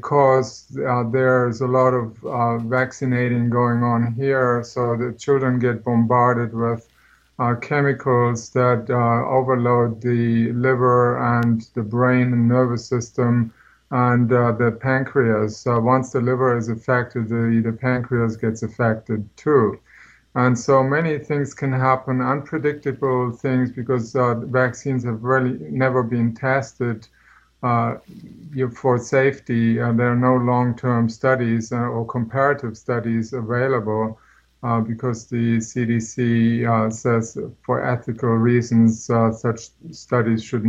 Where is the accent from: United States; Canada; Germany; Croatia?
Germany; I'm 58 years old. I grew up in Germany in your post-war time